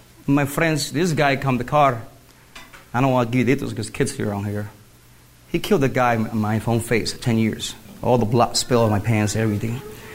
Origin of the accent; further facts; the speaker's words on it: Puerto Rico; also born or lived in New York City, United States; I born in New York City. My papa is the Army, USA. But I grew up in Puerto Rico. It's a small island, but they have 4.5 million people there.